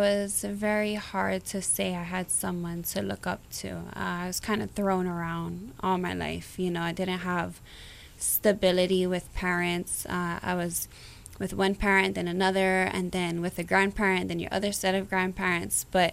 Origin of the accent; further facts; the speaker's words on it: Waianae, Hawaii, United States; Oh, it's hardcore out there, I tell you.